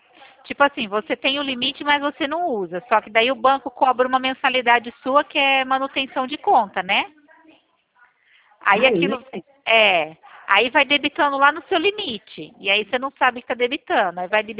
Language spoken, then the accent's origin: Portuguese; Presidente Prudente, São Paulo, Brazil